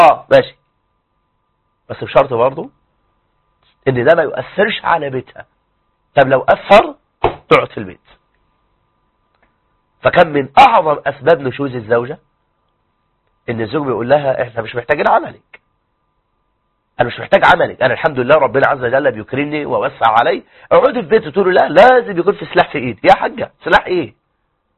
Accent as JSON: {"language": "Arabic", "country": "Egypt", "said": "عندنا في مصر"}